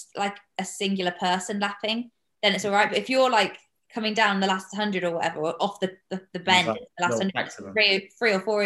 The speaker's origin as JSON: {"language": "English", "country": "United Kingdom", "said": "running 29:55 as a Brit, it's almost like it's not gonna happen."}